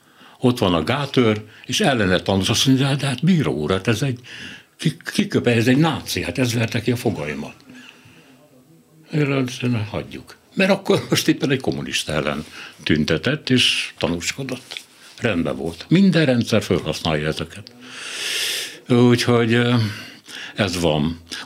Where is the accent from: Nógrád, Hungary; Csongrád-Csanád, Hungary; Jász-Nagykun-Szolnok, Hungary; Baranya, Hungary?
Csongrád-Csanád, Hungary; Hódmezővásárhely; Én ugye Hódmezővásárhelyen születtem. Amikor én a gyerek voltam, 18 éves koromban rájöttem, akkor ott 6 vagy 7 gyár volt.